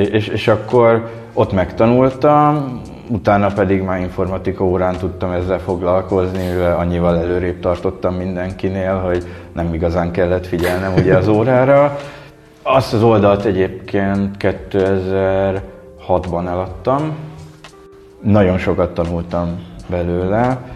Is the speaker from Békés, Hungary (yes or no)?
no; Nagykanizsa, Zala, Hungary; Honnan jövök? Jó kérdés, Nagy Kanizsáról.